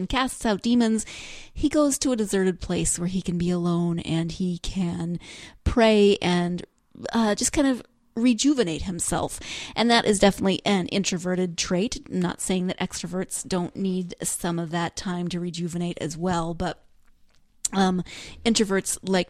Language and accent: English; Montana, United States; I'm from Montana. Obviously, Montana is the coolest place ever. And I still think Montana is awesome, even though I don't live there anymore.